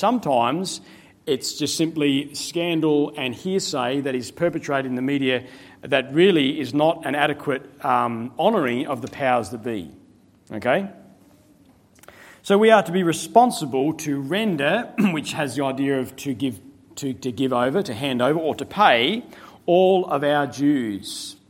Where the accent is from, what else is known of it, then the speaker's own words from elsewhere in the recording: Australia; I'm qualified to say this because I'm an Australian, okay?